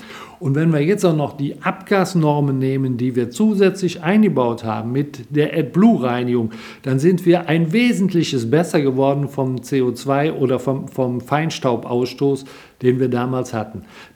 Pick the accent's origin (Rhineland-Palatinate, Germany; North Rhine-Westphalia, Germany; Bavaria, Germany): North Rhine-Westphalia, Germany; Zülpich; born there; now in Kosa, Germany; 62 Jahre alt, geboren in Zülpich in Nordrhein-Westfalen, wohne seit 1994 in Kosa bei Köthen